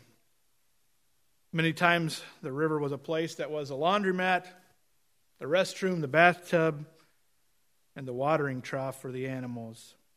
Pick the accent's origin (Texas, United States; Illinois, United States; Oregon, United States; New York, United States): Oregon, United States; Compared to growing up in Oregon, where I was used to streams that ran off the mountains that were clear, they were cool, they were fresh, those brown, murky rivers of Minnesota looked bad.